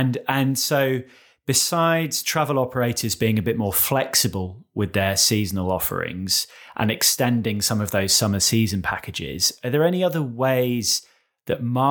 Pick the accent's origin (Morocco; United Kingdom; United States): United Kingdom; I mean, I can certainly say as a Brit that weather is an absolute priority for me when choosing where to go.